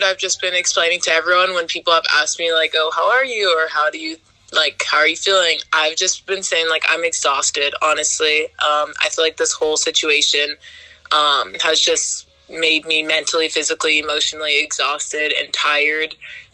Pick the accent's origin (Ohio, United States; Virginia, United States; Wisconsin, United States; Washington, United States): Washington, United States; Seattle; I'm from Seattle, Washington.